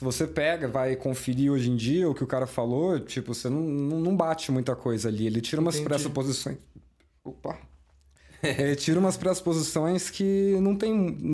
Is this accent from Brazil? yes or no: yes; São José do Rio Preto, São Paulo, Brazil; now in São Paulo, Brazil; Bom, eu não sou daqui de São Paulo, né? Eu sou lá do interior do estado, de São José do Rio Preto.